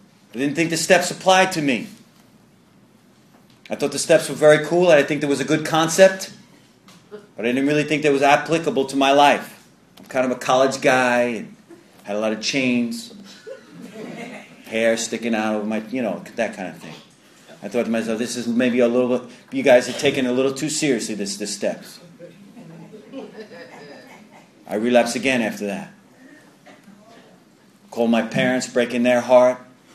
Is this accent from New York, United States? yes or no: yes; New York, United States; I'm Italian from Long Island.